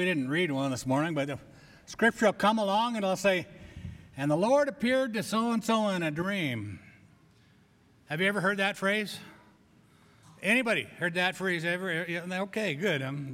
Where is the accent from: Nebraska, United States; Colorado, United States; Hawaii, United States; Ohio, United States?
Colorado, United States; Grand Junction; You know, I grew up in Grand Junction. It's called High Desert.